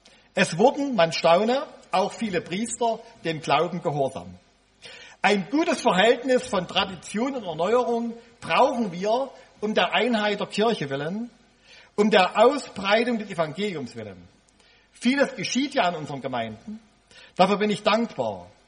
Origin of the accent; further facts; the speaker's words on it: Raschau, Saxony, Germany; Meine Heimatgemeinde Raschau ist leider ein abschreckendes Beispiel. Anfang der 70er Jahre als Kind hatte ich dort die Aufgabe, die Leute zu zählen